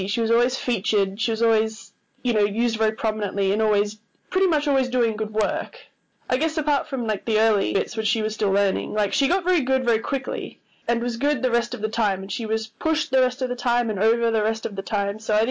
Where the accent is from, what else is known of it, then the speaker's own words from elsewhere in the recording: Australia; from Australia, and from Stacey and Elliot's Bogus Journey